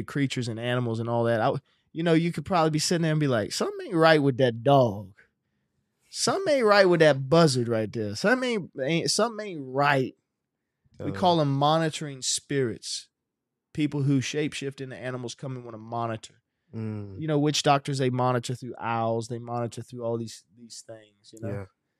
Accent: United States; Actually, the kingdom of God is my people, but in the natural, I'm an American.

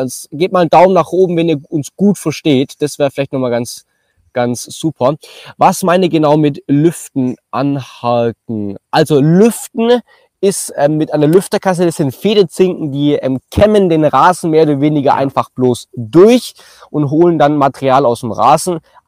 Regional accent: Baden-Württemberg, Germany; Cool, wir kommen aus Baden-Württemberg. Ja, das ist ja perfekt. Hört man wahrscheinlich.

